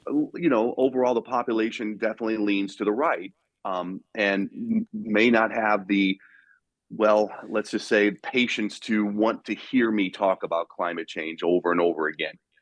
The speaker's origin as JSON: {"language": "English", "region": "Midwest", "country": "United States", "tie": "born or raised there", "said": "People in this part of the country, like I grew up in the Midwest, a very small town, we're very, you know, rigid in our beliefs."}